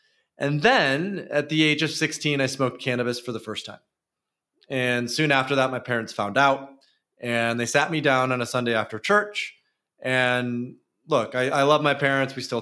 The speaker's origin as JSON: {"language": "English", "region": "Michigan", "country": "United States", "said": "when I tell people I'm from West Michigan, like nowadays, and they know what I do professionally, they don't get it."}